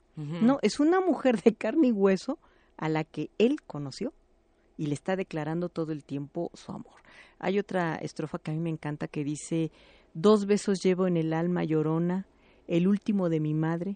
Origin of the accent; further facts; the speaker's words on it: Mexico; cualquier apelativo que somos los mexicanos